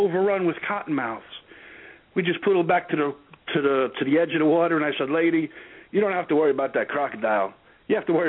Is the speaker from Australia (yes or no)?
no; New York, United States; I'm from New York.